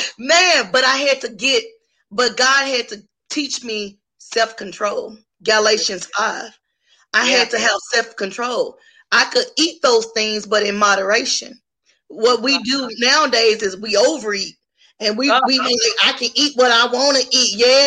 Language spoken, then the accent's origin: English; Dallas, Texas, United States; now in Houston, United States; And you know what? I'm not from here. I'm from Dallas.